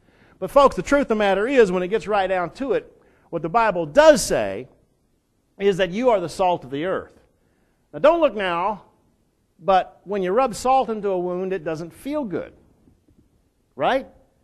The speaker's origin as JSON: {"language": "English", "region": "Texas", "country": "United States", "said": "I mean, I'm from Texas. They're all back there or are dead."}